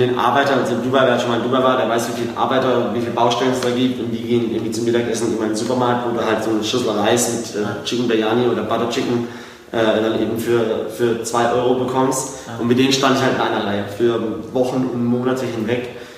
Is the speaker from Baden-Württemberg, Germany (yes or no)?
yes; Karlsruhe, Baden-Württemberg, Germany; accent: Karlsruhe dialect